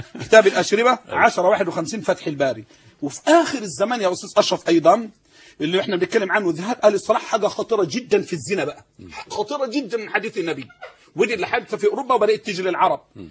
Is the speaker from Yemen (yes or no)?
no; Egypt; عندنا في مصر